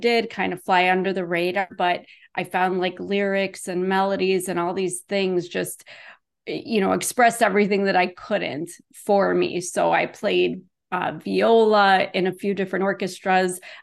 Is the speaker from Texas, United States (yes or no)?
no; Chicago, Illinois, United States; I am from Illinois, unfortunately. Nowhere exciting. I grew up in Chicago.